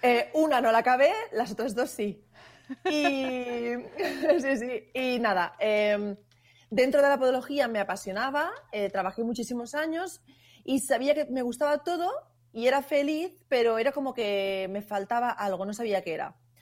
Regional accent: Torredembarra, Catalonia, Spain; Pero en mi pueblo hay una radio local, en Torredembarra, donde tengo la consulta

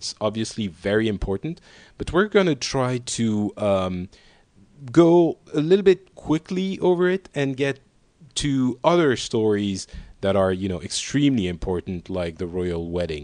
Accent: Paris, Île-de-France, France; And I'm from Paris.

